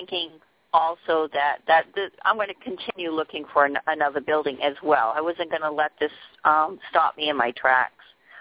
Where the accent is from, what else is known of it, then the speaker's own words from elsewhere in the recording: Maine, United States; I'm from Maine.